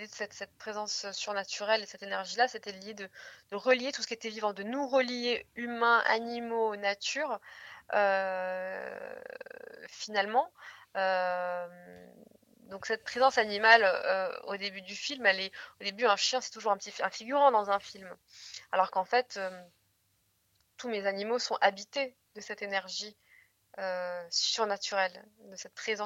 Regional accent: Morocco; also born or lived in China; moi, j'ai grandi au Maroc, notamment en Chine

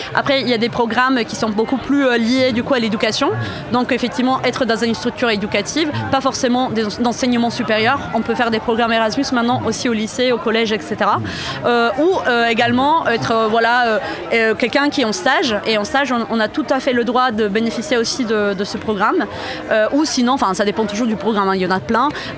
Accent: Italy; French is a second language; also born or lived in Iceland / Denmark / Netherlands / Belgium; now in France; Moi, je suis italienne de base. Après 10 ans à Strasbourg, j'ai emménagé ici parce que je travaille, et pour du travail.

